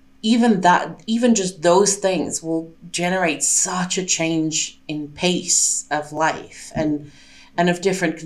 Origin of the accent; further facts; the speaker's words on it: North Holland, Netherlands; now in Denmark; I grew up just outside of Amsterdam, so I was used to having this big city right on my doorstep. Even though I didn't live in Amsterdam, I went to school there, so I was there a lot.